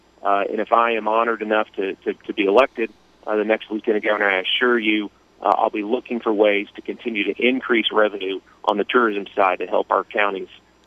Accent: Tulsa, Oklahoma, United States; I was raised in Tulsa, Oral Roberts University graduate, my wife and I both, so we know the district very well.

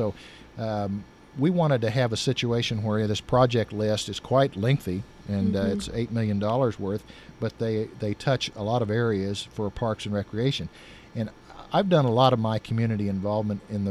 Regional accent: Enid, Oklahoma, United States; And I'm from Enid, and I remember our town square.

